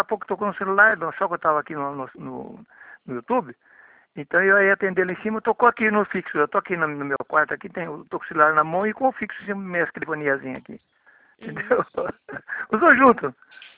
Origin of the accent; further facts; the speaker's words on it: São Paulo, Brazil; Eu sou aqui de São Paulo.